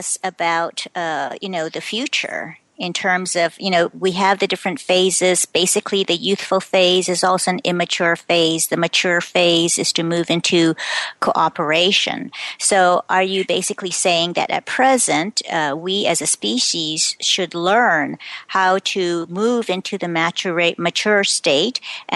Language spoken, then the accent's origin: English; Hawaii, United States; you bringing it up in the context of the Polynesian Mariners has special significance for me because I am originally from Hawaii.